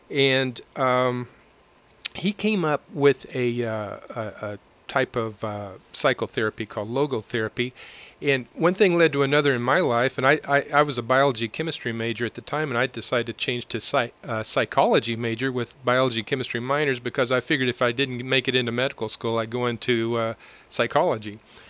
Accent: Coffeyville, Kansas, United States; And it goes back all the way to when I was growing up in Coffeyville, working in the emergency room here, the night shift.

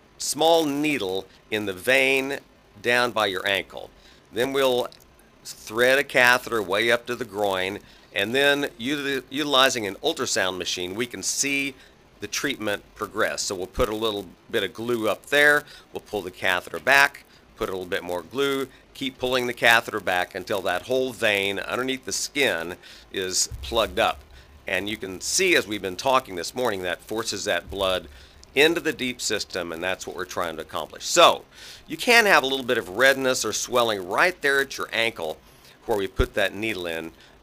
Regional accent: Kansas, United States; So I grew up down here in Southeast Kansas.

